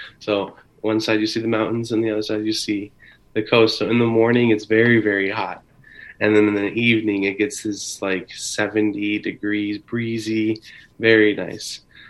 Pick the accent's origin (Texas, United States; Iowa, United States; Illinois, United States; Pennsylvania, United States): Iowa, United States; Des Moines; born there; So I was born in Des Moines.